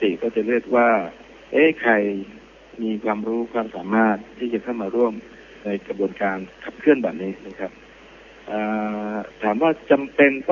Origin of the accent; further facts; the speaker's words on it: Narathiwat, Thailand; ผมเองเนี่ยไปโตที่นราธิวาสนะครับ